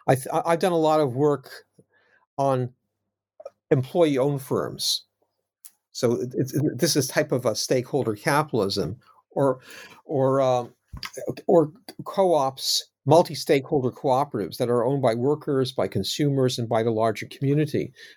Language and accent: English; Canada; moved away as an adult; now in United Kingdom; I'm not American, I'm Canadian, now living in the UK